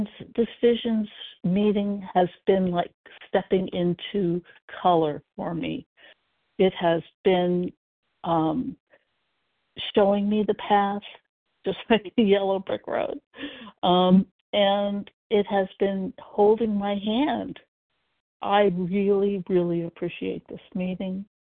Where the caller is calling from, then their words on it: Portland, Oregon, United States; I'm calling from Portland, Oregon.